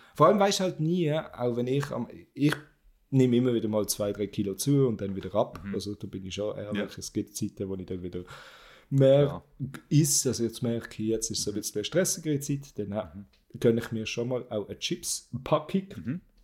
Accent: Basel-Landschaft, Switzerland; ich komme aus dem Baselbiet. Ich habe wirklich so eine Schweizer Fresse.

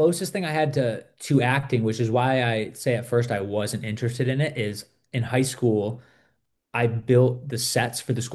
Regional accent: New England, United States; now in California, United States; I could tell you where I grew up. I grew up in New England

